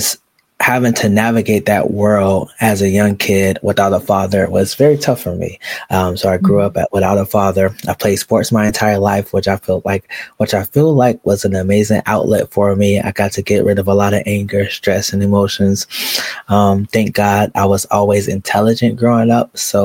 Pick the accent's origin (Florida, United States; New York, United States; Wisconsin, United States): Florida, United States; Jacksonville; I grew up in Jacksonville, Florida.